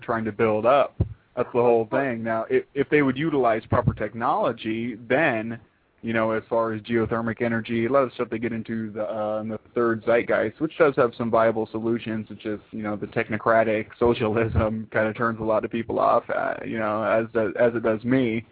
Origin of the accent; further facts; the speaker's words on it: San Diego, California, United States; I was raised in San Diego, and everybody's Catholic down there, pretty much.